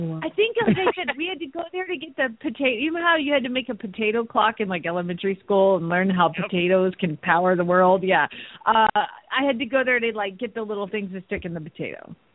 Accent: Phoenix, Arizona, United States; from Phoenix, Arizona

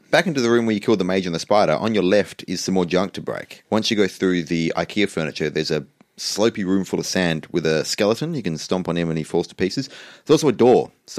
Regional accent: Australia; I'm Australian.

